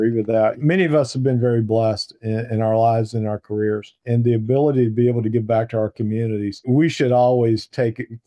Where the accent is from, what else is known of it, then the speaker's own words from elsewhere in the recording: Dallas, Texas, United States; as a community leader in Dallas, my hometown